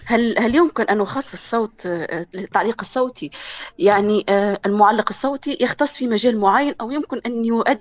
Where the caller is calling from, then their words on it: Tunisia; من تونس، شاركت معكم قبل.